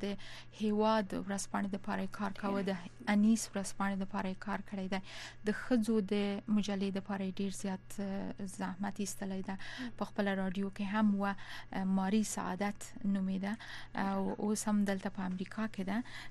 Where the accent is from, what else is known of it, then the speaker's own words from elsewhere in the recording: Kabul, Afghanistan; born there; زه په کابل کې زیږیدلی یم.